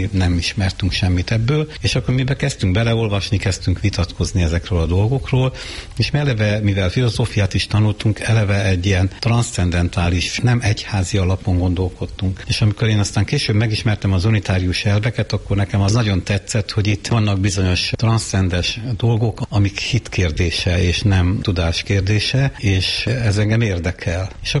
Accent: Cristuru Secuiesc, Harghita, Romania; Édesapám unitárius volt, és a felmenői is, és Székelykeresztúron onnan származunk, ezen az oldalon.

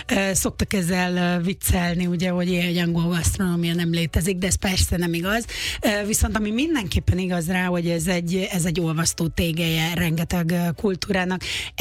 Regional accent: Hungary; én soha nem is akartam kimaradni, magyar vagyok, és az is maradtam

